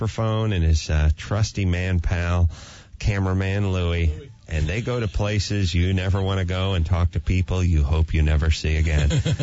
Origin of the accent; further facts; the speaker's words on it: Los Angeles, California, United States; It's one of the things that sucks about growing up in Los Angeles. There's no local boy makes good.